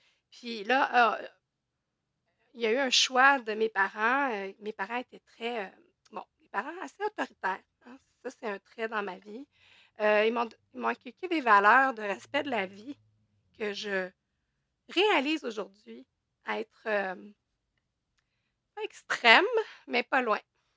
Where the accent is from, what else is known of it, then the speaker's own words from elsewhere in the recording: Saint-Bruno, Quebec, Canada; Autrement, bon, j'ai grandi à Saint-Bruno, une petite ville de banlieue. Quelque chose de très tranquille, là.